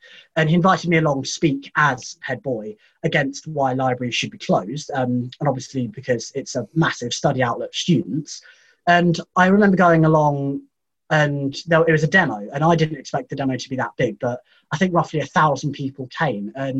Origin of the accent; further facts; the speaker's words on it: Chelmsford, East of England, United Kingdom; now in York, United Kingdom; But yes, I'm from Chelmsford. Practically lived there my whole life before coming to York.